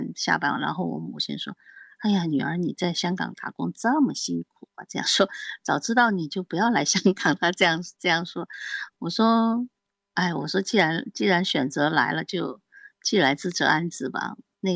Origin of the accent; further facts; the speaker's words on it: Jiangxi, China; moved away; 我们在江西都要吃辣的嘛，那这边都是比较清淡的。